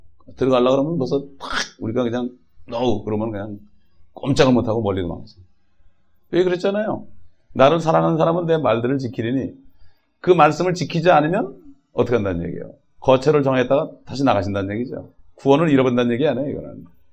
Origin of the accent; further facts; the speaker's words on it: South Korea; 저는 참 우리 한국 사람들에게 하나님께서 옛날에 우리 민족들에게 좀 믿음을 주시기 위해서 춘향제를 만든 것 같아요